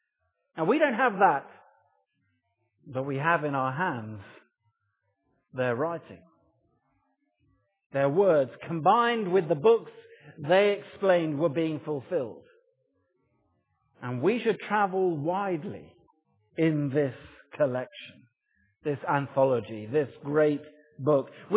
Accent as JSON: {"language": "English", "region": "London", "country": "United Kingdom", "said": "after all, I am a Londoner, and I've still never seen the crown jewels."}